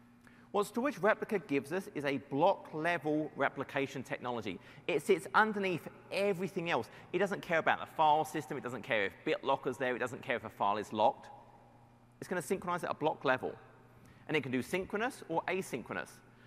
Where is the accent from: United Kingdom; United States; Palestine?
United Kingdom; I'm in British. People tend not to trust the British.